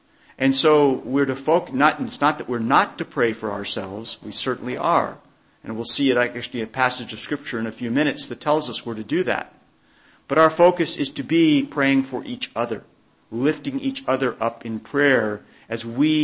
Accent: United States; I'm American.

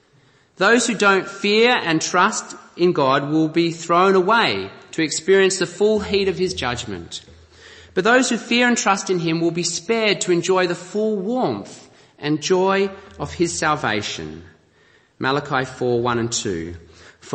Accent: Australia; I'm from Australia, by the way.

